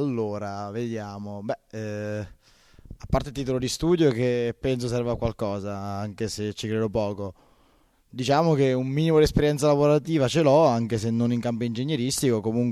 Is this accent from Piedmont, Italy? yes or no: no; San Benedetto del Tronto, Marche, Italy; born there; sono nato a San Benedetto del Tronto.